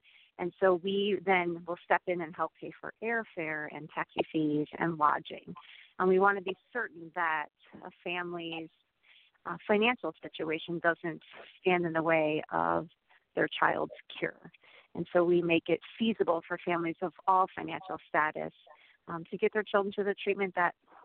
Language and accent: English; Iowa, United States; There wasn't and still isn't an oncologist in my hometown, and so the doctors end up sending me up to Mayo for treatment.